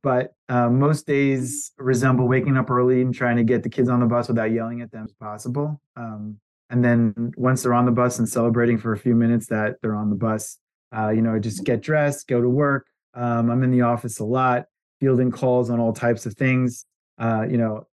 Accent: New Jersey, United States; After growing up in New Jersey and, you know, with the cold winters and going to college in New York

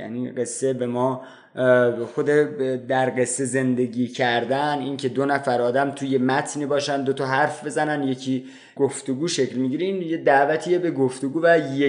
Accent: Bandar Abbas, Hormozgan, Iran; من بچه بندر عباسم

